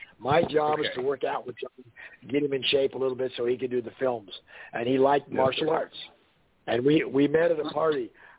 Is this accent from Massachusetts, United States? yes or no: no; Indiana, United States; Because remember, back in the 60s and early 70s, I was from Indiana.